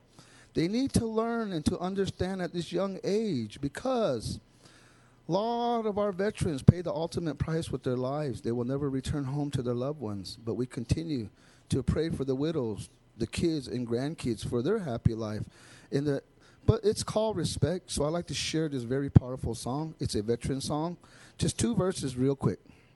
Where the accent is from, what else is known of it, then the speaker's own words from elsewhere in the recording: Zia Pueblo, New Mexico, United States; I am from Zia Pueblo, and I'm also affiliated with the Pueblo of Jemez Pueblo.